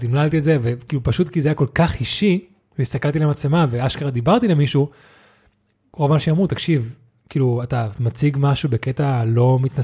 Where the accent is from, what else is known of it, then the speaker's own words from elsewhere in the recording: Spain; אני גדלתי באירופה, אני גדלתי בספרד